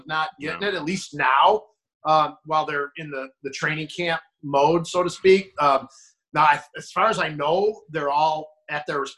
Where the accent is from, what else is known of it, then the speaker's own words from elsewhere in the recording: Chicago, Illinois, United States; now in Green Bay, United States; I grew up in the Chicago area, as a lot of people know, but I've been here 23 years